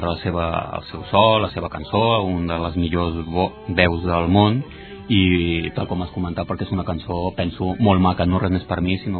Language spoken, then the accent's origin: Catalan; Ripollet, Catalonia, Spain; és millorar el meu municipi on he nascut, el que estimo, i és millorar el meu poble, que és Ripollet.